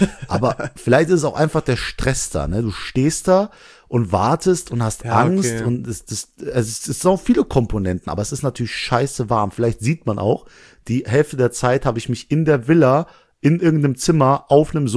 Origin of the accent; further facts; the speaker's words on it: Langweiler, Germany; ich komme aus Langweiler, da wohne ich.